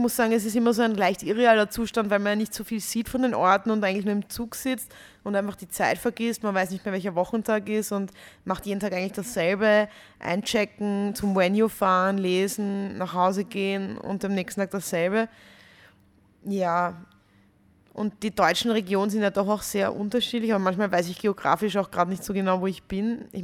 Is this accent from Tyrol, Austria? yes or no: no; Vienna, Austria; now in Klagenfurt, Austria; Nein, ich bin in Wien aufgewachsen und habe immer nur in Wien gelebt